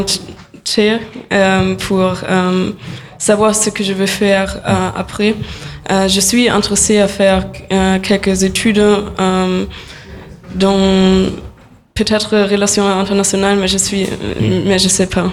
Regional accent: Germany; French is a second language; now in Le Mans, France; je viens d'Allemagne et m'intéresse toujours pour le travail volontaire.

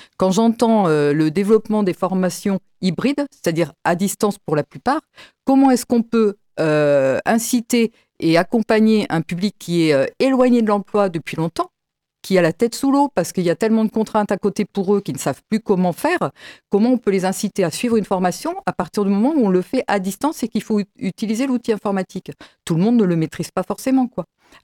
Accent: Pays de la Loire, France; puisque moi je suis originaire de l'Homme, dans le Sud-Sarthe

